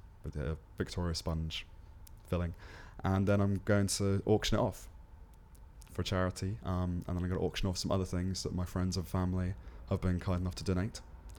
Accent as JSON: {"language": "English", "region": "South West England", "country": "United Kingdom", "lives_now": "London, United Kingdom", "said": "I'm recently 24 and I come from Devon, southwest of England."}